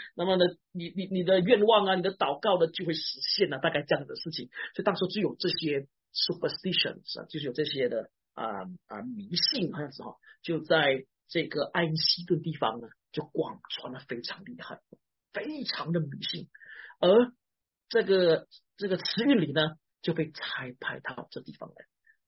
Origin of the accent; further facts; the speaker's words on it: Malaysia; 我本身呢，我是来自马来西亚